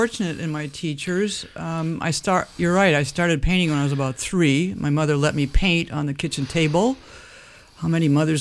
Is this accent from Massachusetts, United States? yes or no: yes; Massachusetts, United States; I grew up outside of Boston. There's lots and lots of colleges and universities in Boston. But no, I had to go 3,000 miles away from my family.